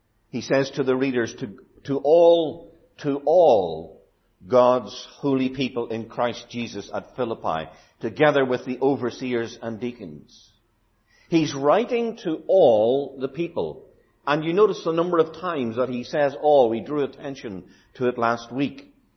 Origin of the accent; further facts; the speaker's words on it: Ireland; Now, there are times when my Irish identity will show. When the rugby is on, I'm afraid I'm Irish through and through.